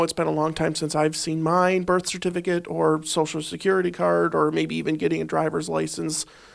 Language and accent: English; Minnesota, United States; now in Iowa, United States; Well, let's say, I mean, I'm from Minnesota originally. If I wanted to come in and get a passport here in Iowa